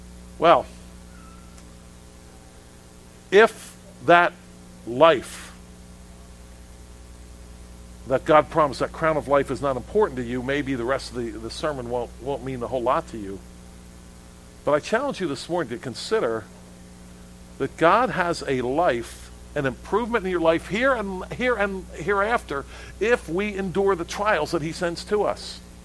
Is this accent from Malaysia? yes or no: no; United States; born there; I was born here in America.